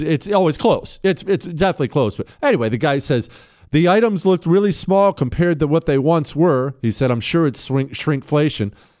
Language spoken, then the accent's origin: English; Ohio, United States; I'm from Ohio, right on the Ohio River, but I dig Harrisburg.